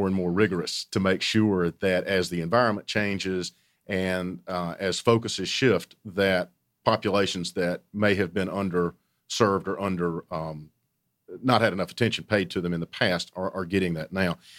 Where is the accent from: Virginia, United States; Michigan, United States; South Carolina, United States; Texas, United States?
South Carolina, United States; now in Atlanta, United States; No, I grew up in South Carolina, came to Atlanta about 9 years ago.